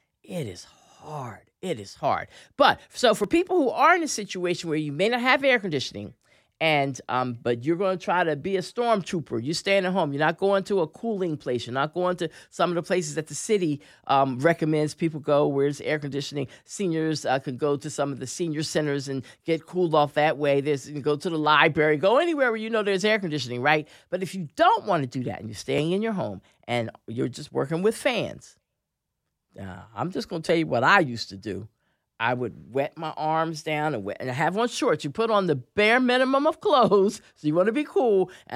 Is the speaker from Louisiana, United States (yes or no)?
no; Philadelphia, Pennsylvania, United States; I remember hot, hot, hot summers in past years when I was a little girl growing up in Philadelphia.